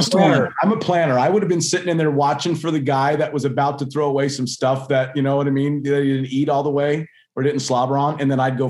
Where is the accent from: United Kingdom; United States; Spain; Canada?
United States; Las Vegas, Nevada; You know, I'm from Vegas, right?